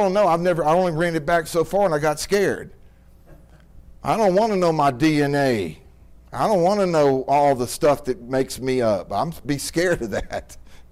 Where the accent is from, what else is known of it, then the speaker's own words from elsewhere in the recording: Texas, United States; No, any more than I'm from Texas.